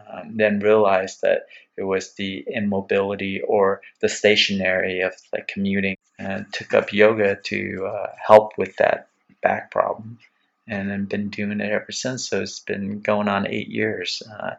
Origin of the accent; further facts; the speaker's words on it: California, United States; my childhood growing up in Orange County was not bad.